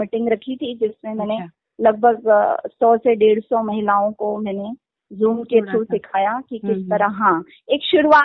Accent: Uttar Pradesh, India; actually मैं UP से belong करती हूँ, हमारे जो पूर्वज हैं वो यूपी से आए हुए हैं

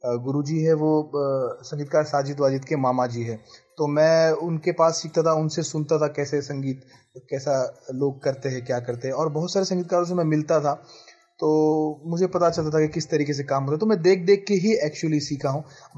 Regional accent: Beed, Maharashtra, India; now in Mumbai, India; जी मैं बेसिकली महाराष्ट्र से ही हूँ। महाराष्ट्र में एक छोटा डिस्ट्रिक्ट है बीड, मैं वहाँ से बिलोंग करता हूँ उस डिस्ट्रिक्ट से। 10th तक मैं वहीं मेरी पढ़ाई हुई है, उसके बाद मैं मुंबई शिफ्ट हुआ।

